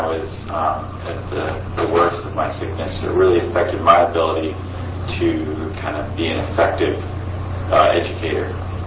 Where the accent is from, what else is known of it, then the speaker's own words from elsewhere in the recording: Corvallis, Oregon, United States; I'm 25 years old, and I was born and raised here in Corvallis.